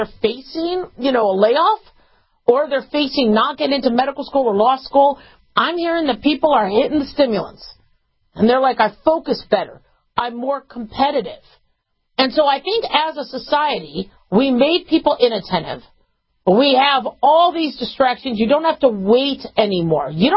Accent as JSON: {"language": "English", "region": "Nevada", "country": "United States", "said": "I'm from Nevada."}